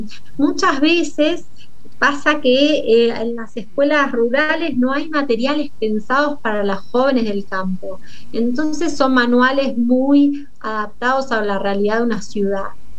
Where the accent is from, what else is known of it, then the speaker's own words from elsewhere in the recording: Argentina; de que tengan la oportunidad educativa de involucrarnos como argentinos